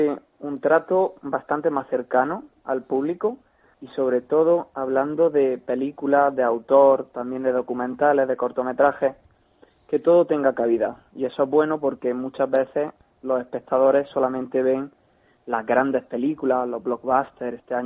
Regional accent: Jaén, Andalusia, Spain; Soy de Jaén, de Andalucía, pero bueno, estoy estudiando aquí en la Universidad Carlos III.

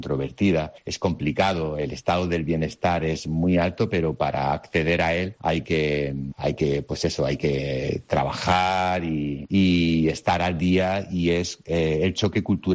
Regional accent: Almería, Andalusia, Spain; now in Denmark; El que los días sean tan cortos en invierno hace que los que somos almerienses, ¿vale?, que necesitamos ese solecito, lo echas de menos.

